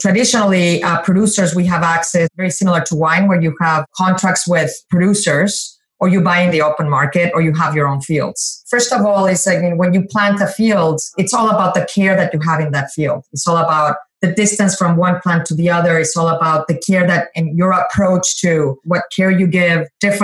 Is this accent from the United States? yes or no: no; Mexico; English is a second language; Growing up in Mexico, tequila is part of our social fabric.